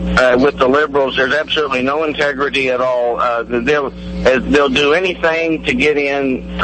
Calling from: Jefferson City, Missouri, United States; calling from Jeff City.

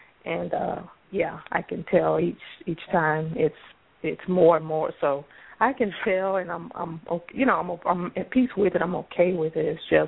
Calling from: Florida, United States; I'm calling from Florida.

